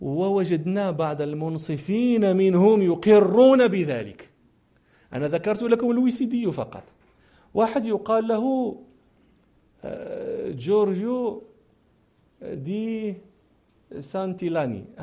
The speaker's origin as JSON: {"language": "Arabic", "country": "Morocco", "said": "جاءني رجل من أكابر الدكاترة القانونيين عندنا في المغرب"}